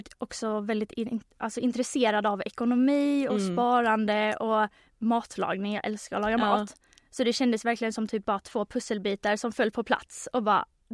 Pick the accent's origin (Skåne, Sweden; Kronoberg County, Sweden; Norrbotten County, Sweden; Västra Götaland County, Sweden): Skåne, Sweden; Helsingborg; jag är uppvuxen i Helsingborg, född 98. Och sen så kände jag väl att Helsingborg var aldrig riktigt staden där jag kunde briljera eller där jag trivdes att växa upp.